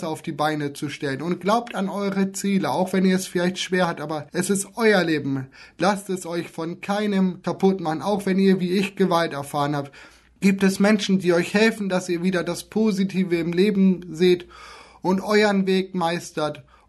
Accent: Wilhelmshaven, Lower Saxony, Germany; Ich setze mich zum einen auch sehr stark für eine saubere Umwelt in meiner Heimat Wilhelmshaven

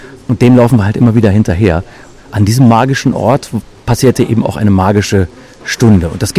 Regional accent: Bad Pyrmont, Lower Saxony, Germany; Tatsächlich mein Heimatort Bad Pyrmont, wobei ich es immer ein bisschen größer aufmache. Natürlich das Weserbergland

